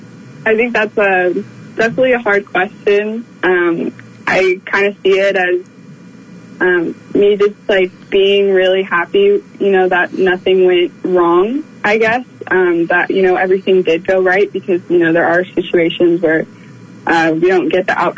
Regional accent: Montara, California, United States; Yeah, I did. I grew up in Montero.

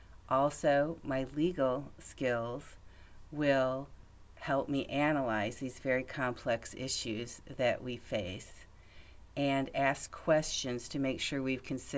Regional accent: Michigan, United States; also born or lived in Fort Campbell, United States; I was born in Fort Campbell, Kentucky, when my father was in the Army, but I grew up in Michigan, the oldest of three children.

